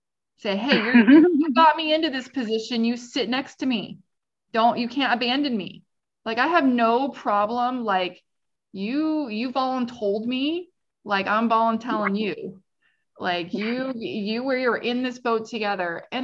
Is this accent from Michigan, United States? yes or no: no; Washington, United States; but I'm from Washington. So you expect me to be a tree hugger.